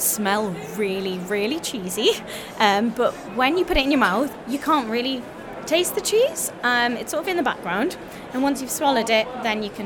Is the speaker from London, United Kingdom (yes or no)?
no; Newcastle, North East England, United Kingdom; No, we're from Newcastle, born and bred.